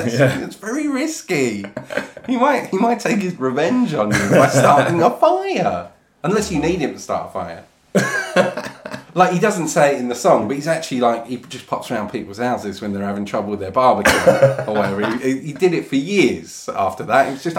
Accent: Braintree, East of England, United Kingdom; Both from Essex. Yeah, I was born in Braintree.

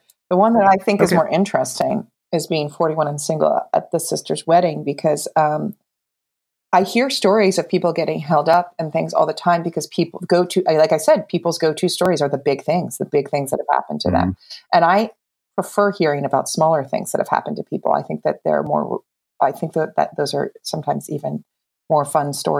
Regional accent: New Jersey, United States; I'm from New Jersey. And I think he, and I was like, in my heart

